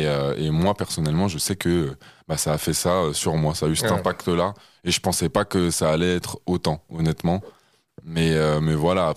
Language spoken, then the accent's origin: French; Nantes, Pays de la Loire, France; moi en plus comme je suis de Nantes, j'étais que avec des Parisiens à la fin